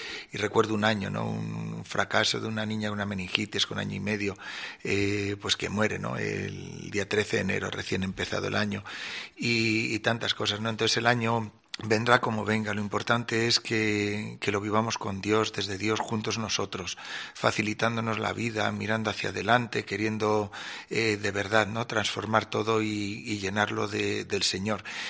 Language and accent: Spanish; Albacete, Castilla-La Mancha, Spain; aunque me coma las uvas en mi pueblo, a las 11, si no pasa nada, estoy aquí también en mi tierra.